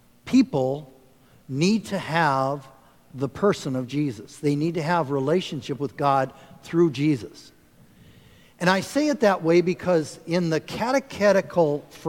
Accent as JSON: {"language": "English", "region": "Nebraska", "country": "United States", "said": "Yes, I'm from Nebraska, corn huskers."}